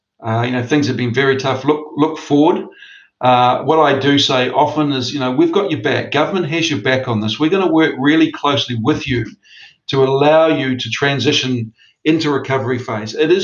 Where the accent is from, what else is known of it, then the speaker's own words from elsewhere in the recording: New Zealand; As Kiwis, and certainly as Kiwi males, we are really, really bad at admitting when things aren't going well.